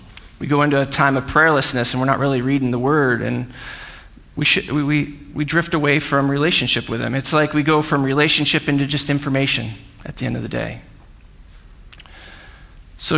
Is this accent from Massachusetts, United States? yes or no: no; California, United States; All right, so I grew up surfing in Orange County.